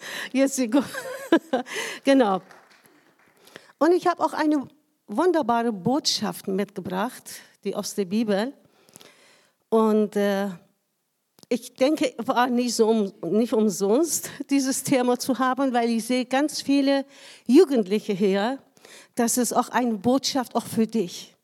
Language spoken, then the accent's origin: German; Iran; German is a second language; Ich komme aus dem Iran.